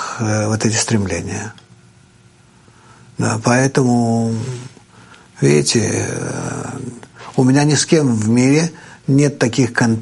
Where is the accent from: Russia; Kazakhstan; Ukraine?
Russia; now in Israel; Хотя я уже из России с 70-го года. Я переехал из России в Литву. И в 74-м году уже переехал в Израиль.